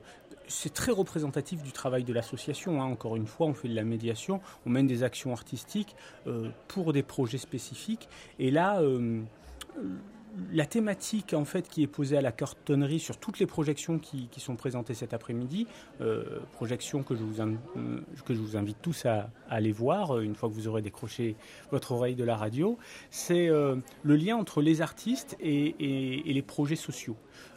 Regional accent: Marseille, Provence-Alpes-Côte d'Azur, France; je suis natif de Marseille, j'ai grandi dans le quartier, je suis né à la maternité de la Belle de Mai comme beaucoup, j'ai grandi dans le quartier de la Plaine

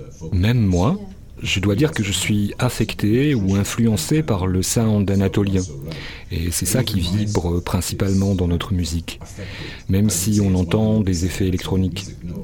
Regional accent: Erzincan, Turkey; also born or lived in Istanbul; je suis né à Erzincan, dans l'est de la Turquie. La musique que j'écoutais là-bas était toujours le barlam. Je suis alévi

